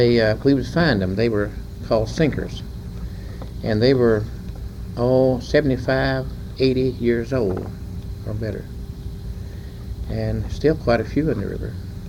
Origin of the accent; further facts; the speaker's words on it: Kentucky, United States; also born or lived in Falmouth; I was born in Falmouth, Kentucky, and that's Pendleton County. And I came to Estill County at the age of approximately 2 years old.